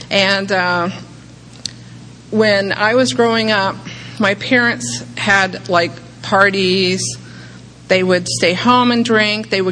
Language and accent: English; Richmond, Virginia, United States; I was born in Virginia, and I was born in Richmond, Virginia, and I was raised right outside on a farm.